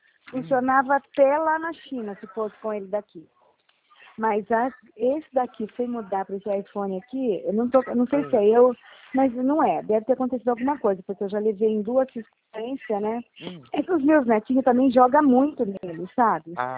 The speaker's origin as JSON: {"language": "Portuguese", "town": "Nova Odessa", "region": "São Paulo", "country": "Brazil", "tie": "born or raised there", "said": "Nova Odessa"}